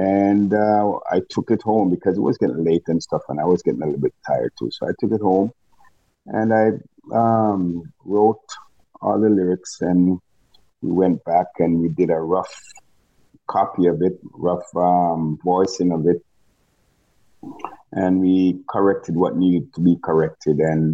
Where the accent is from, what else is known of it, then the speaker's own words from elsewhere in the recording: Jamaica; now in Toronto, Canada; Yes, I'm originally from Jamaica